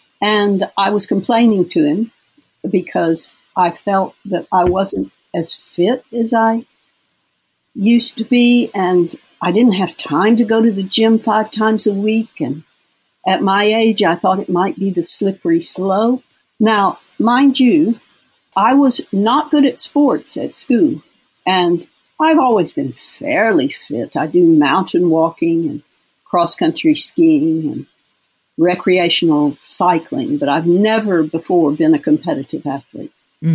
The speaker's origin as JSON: {"language": "English", "region": "Texas", "country": "United States", "said": "I'm from Texas. And in Texas, if you want to talk to somebody and you're outside, you just squat down and talk to them."}